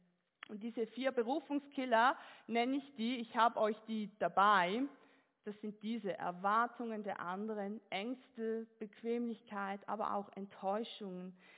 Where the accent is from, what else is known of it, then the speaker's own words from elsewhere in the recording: Switzerland; moved away as an adult; now in Germany; ich bin Schweizerin, ich komme nach Deutschland